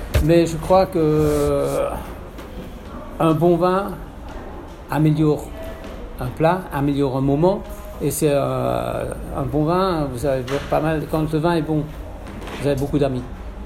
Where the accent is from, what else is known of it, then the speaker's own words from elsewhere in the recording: Grand Est, France; Bon, alors, je suis alsacien